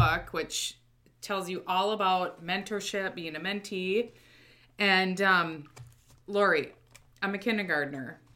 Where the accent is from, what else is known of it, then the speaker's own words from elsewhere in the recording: Forest Lake, Minnesota, United States; I grew up in Forest Lake.